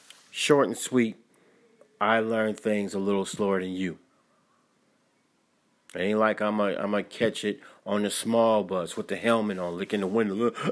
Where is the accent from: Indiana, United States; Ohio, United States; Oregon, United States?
Ohio, United States; Cleveland; also born or lived in Columbus; I was born here in Columbus, Ohio. Raised in Cleveland, Ohio. Then I migrated and moved to Elyria, Lorain.